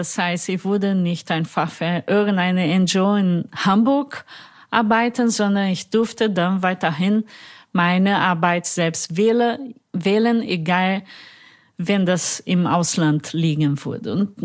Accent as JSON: {"language": "German", "region": "Minas Gerais", "country": "Brazil", "tie": "born or raised there", "lives_now": "Germany", "said": "meiner Familie in meiner Heimatstadt in Minas Gerais."}